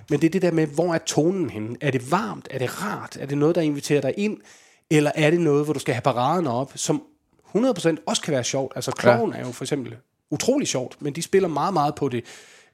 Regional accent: West Jutland, Denmark; Altså, jeg er fra Vestjylland, og han er fra Falster, ikke?

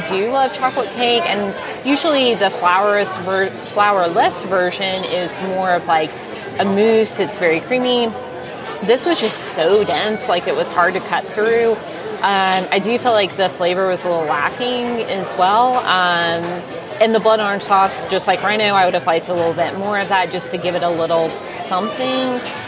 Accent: Mississippi, United States; because I'm from Mississippi and we don't know Italian in Mississippi.

